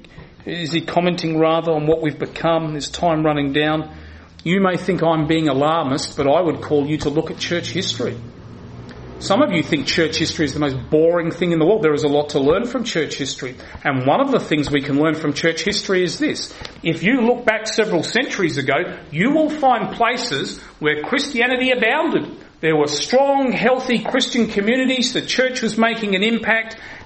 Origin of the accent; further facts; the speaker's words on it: Australia; I'm an Englishman born in the wrong country. It's the land of my parents and all of my relatives. I'm the only Aussie in the family, apart from my own children now.